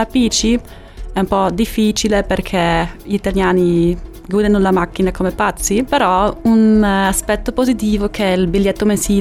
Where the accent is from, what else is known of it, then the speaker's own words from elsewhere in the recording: Graz, Styria, Austria; Italian is a second language; now in Cagliari, Italy; Graz, Austria.